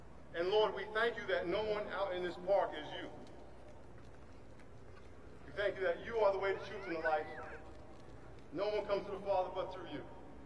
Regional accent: New York, United States; now in San Diego, United States; I'm the pastor of The Rock, and I came here from New York in 1982

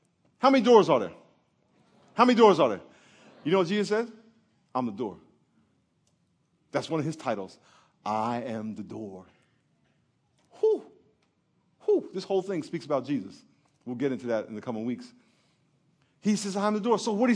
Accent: Lakeview, New York, United States; And him and … they grew up in a place called Roosevelt. I grew up in Lakeview. They were our rival school and all that kind of stuff.

